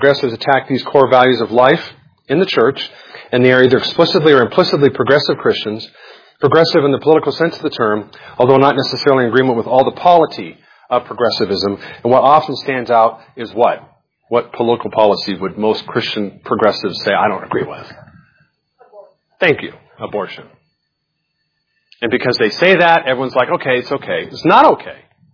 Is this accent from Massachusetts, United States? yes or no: no; Nevada, United States; Yeah, I've seen them in Nevada when I grew up in Nevada.